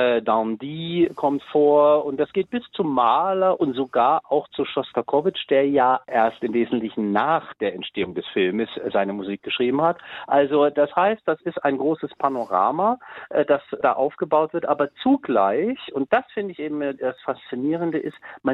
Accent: Germany; Und ich freue mich natürlich sehr, dass ich als Deutscher zur deutsch-französischen Partnerschaft beitragen kann.

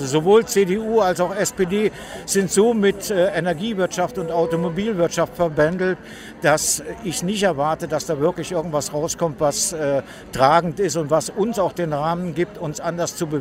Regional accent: Cologne, North Rhine-Westphalia, Germany; Aus Köln.

